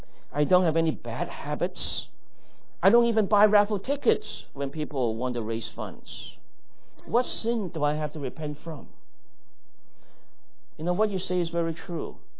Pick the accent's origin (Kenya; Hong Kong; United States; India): Hong Kong; when I was growing up in Hong Kong